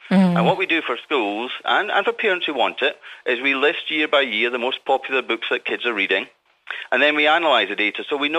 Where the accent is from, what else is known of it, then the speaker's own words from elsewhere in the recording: Scotland, United Kingdom; I'm Scottish